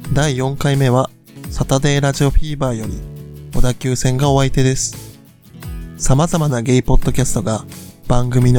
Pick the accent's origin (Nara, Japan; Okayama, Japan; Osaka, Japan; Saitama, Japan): Nara, Japan; 言うて僕も出身は奈良なので